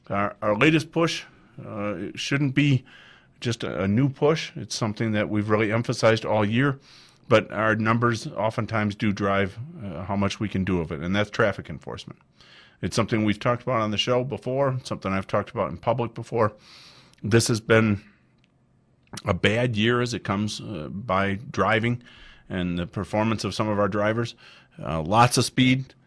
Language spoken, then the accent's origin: English; United States; So overall, I was very pleased as an American